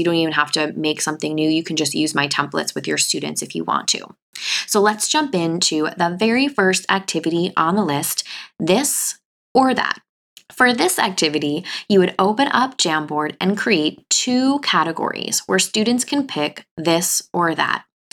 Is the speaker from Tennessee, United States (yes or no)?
no; Long Island, New York, United States; accent: Long Island; You heard me there with my Long Island accent sneaking out.